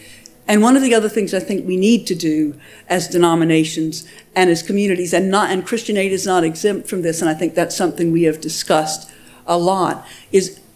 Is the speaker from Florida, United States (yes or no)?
no; South Carolina, United States; one of the things that I know growing up in South Carolina is we learned a whole lot about emancipation.